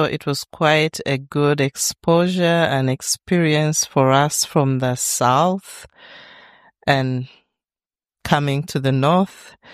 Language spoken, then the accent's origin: English; Uganda; I'm from Uganda.